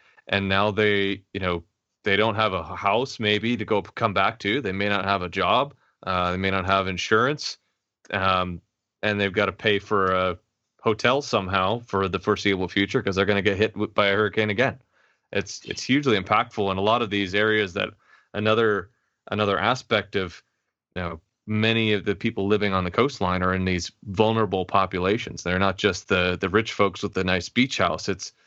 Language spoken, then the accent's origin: English; Midwest, United States; I grew up in the Midwest. I've been through tornadoes